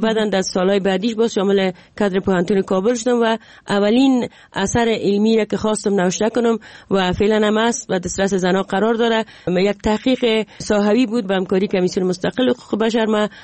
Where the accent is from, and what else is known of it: Afghanistan; born or raised there